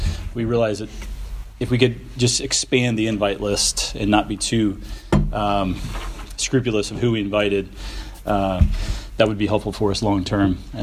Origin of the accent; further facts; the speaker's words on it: Atlanta, Georgia, United States; about a quarter mile away from where I grew up in Atlanta.